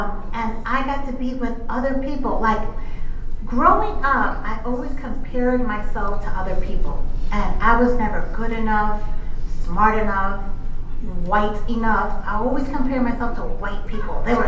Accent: New York, United States; now in Palm Springs, United States; So I'm from New York and I'm an opportunist

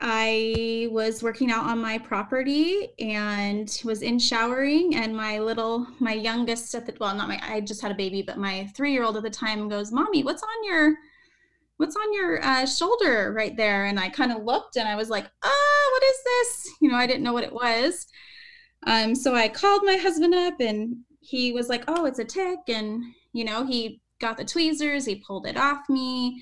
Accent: West Coast, United States; now in Northern Virginia, United States; So I live in Northern Virginia, not too far from DC area, which is like Lyme epidemic, right? I'm from the West Coast

